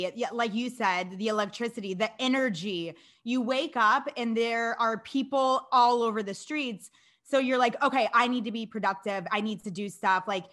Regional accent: Florida, United States; like I grew up in Florida, so I'm not, you know, very experienced in the sports that require me to attach something to my feet.

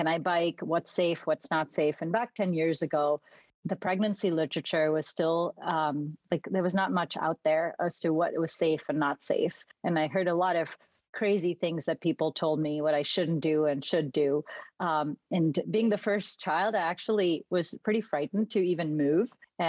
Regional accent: Mumbai, Maharashtra, India; I grew up in Bombay, India, where, you know, it's a big bustling city.

